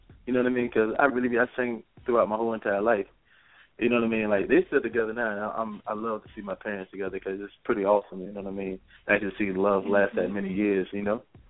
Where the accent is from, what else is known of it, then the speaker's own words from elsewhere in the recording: Miami, Florida, United States; now in Jacksonville, United States; I wasn't an R&B singer until I moved to Jacksonville, but I'm originally from Miami.